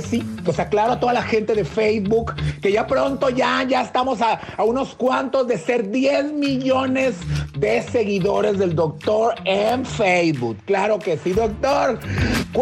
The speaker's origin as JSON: {"language": "Spanish", "country": "Colombia", "lives_now": "Dallas, United States", "said": "soy de Colombia, pero vivo en Texas"}